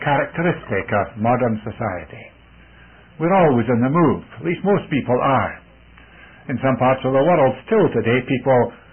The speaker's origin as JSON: {"language": "English", "region": "Scotland", "country": "United Kingdom", "tie": "born or raised there", "also_born_or_lived": "India", "said": "I was born in India. The first 5 years of my life were spent in India with my parents, who were missionaries there. And then I was taken to Scotland at the age of five."}